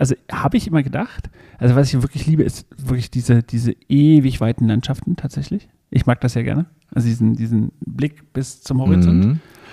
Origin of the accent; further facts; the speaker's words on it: China; also ich bin in China aufgewachsen